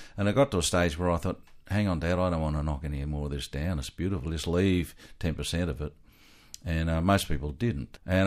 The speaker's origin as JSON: {"language": "English", "country": "Australia", "accent": "Australian", "said": "I think they actually still probably find my Aussie accent a bit funny to handle too."}